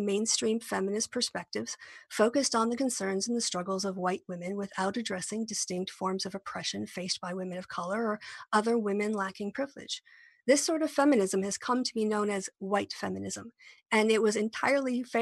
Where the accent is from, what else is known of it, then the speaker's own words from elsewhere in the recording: United States; I will focus on my home country of the United States.